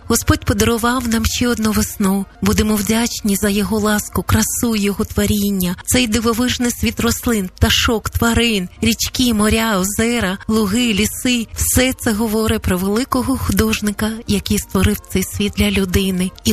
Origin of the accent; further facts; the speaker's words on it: Uzhhorod, Zakarpattia Oblast, Ukraine; now in Italy; Я сам з Ужгорода, і це спогади з дитинства, хоча зараз знаходжусь за кордоном в Італії.